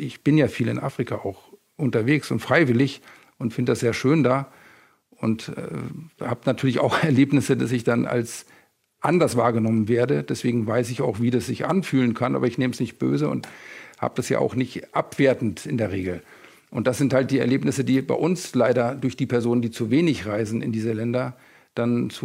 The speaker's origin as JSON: {"language": "German", "country": "Germany", "said": "ich will jetzt auch nicht sagen, ob ich Migrationshintergrund habe, aber ich definiere mich als Deutscher, ganz klar."}